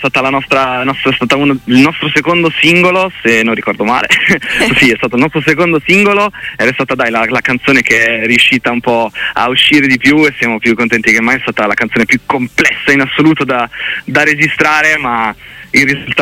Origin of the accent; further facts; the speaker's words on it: Emilia-Romagna, Italy; dalla Romagna, tutti romagnoli autoctonissimi.